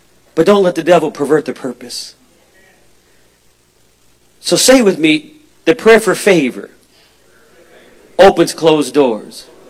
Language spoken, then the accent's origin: English; Los Angeles, California, United States; now in Springfield, United States; I was brought up in Los Angeles, California, but I live in Springfield, Missouri now